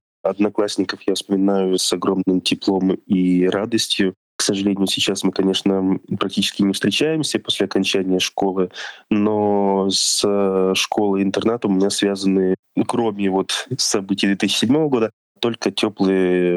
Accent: Astana, Kazakhstan; now in Russia; Я родом из Казахстана, из города Астана. Я приехал в Россию в 2002 году и учился в специализированной школе-интернате для слепых и слабовидящих детей.

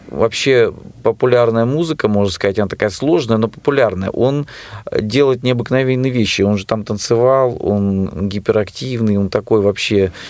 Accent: Rostov-on-Don, Rostov Oblast, Russia; вот, ты знаешь, говорят, Ростов-на-Дону, я же из Ростова-на-Дону, вот, джазовый город.

